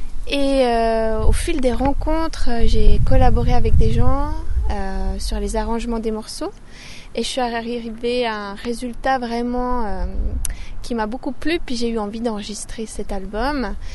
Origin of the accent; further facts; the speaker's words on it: Genolier, Vaud, Switzerland; Oui, je viens de Genolier, juste au-dessus de Nyon.